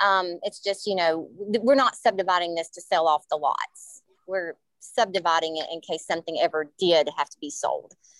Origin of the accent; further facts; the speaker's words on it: United States; I'm actually from Johnson County.